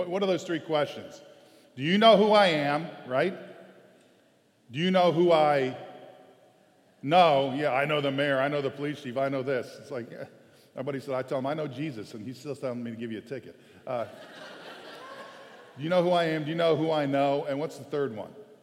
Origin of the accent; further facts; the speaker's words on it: Pittsburgh, Pennsylvania, United States; Maybe it's we're downtown. We're from Pittsburgh, right?